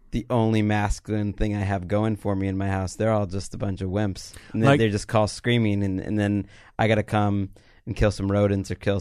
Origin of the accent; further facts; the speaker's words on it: Wilbraham, Massachusetts, United States; A Massachusetts father from Holyoke, Western Mass, near where I grew up in Wilbraham